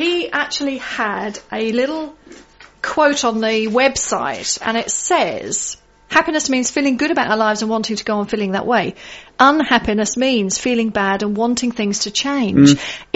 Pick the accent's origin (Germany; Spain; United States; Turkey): Germany; accent: German; English is a second language; I've pronounced that correctly with my German accent.